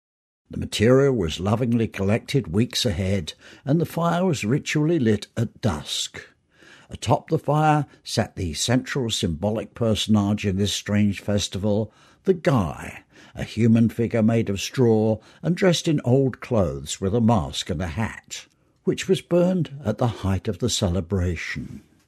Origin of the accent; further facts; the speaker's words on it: England, United Kingdom; was my favourite night of the year when I was growing up in England.